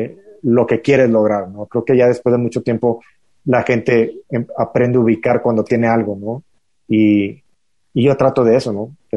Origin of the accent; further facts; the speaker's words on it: Matamoros, Tamaulipas, Mexico; Yo nací en la frontera, en Matamoros, Tamaulipas, y la radio y los canales que nosotros veíamos y consumíamos cuando desde niños eran canales del lado de Texas